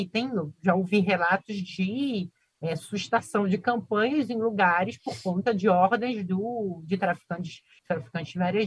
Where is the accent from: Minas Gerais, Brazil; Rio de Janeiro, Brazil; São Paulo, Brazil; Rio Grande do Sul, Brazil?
Rio de Janeiro, Brazil; born there; o Engenho da Rainha, porque é um bairro onde, o bairro onde eu nasci, né?